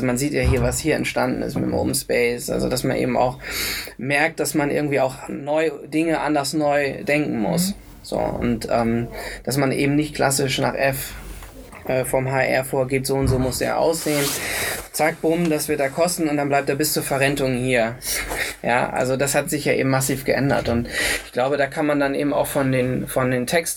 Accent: Jever, Lower Saxony, Germany; ich komme aus der Region, also ich bin gebürtiger Jeferaner.

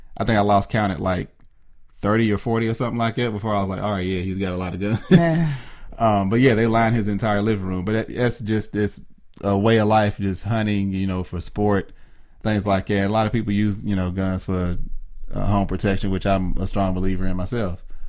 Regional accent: Kentucky, United States; not like shooting guns, but born and raised in Kentucky. So I have uncles, they all used to hunt.

